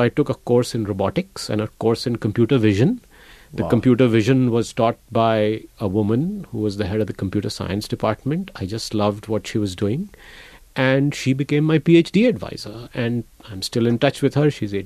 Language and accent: English; Patna, Bihar, India; I was from Patna.